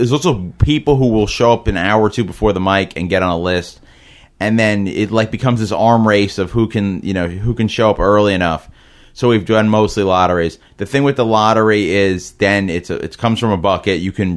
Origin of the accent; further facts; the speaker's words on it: New York, United States; Yeah, I was from New York.